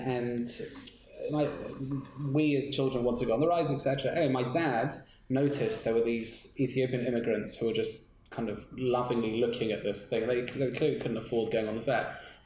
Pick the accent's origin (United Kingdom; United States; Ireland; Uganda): United Kingdom; England; as one does, because we're English